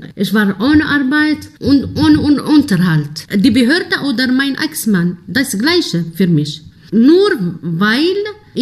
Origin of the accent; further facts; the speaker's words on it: Algeria; German is a second language; moved away as an adult; now in Tübingen, Germany; ich komme aus Algerien. Seit 9 Jahren jetzt hier in Deutschland. Ich bin nach Familien, nach Zug hier gekommen.